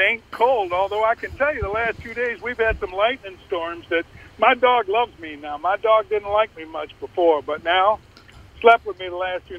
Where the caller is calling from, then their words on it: Clinton, Mississippi, United States; I think I'm in Clinton, Mississippi, but I'm not really certain.